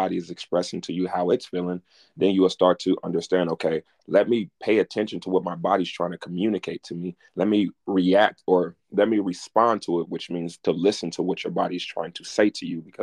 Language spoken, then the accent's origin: English; California, United States; I'm from California.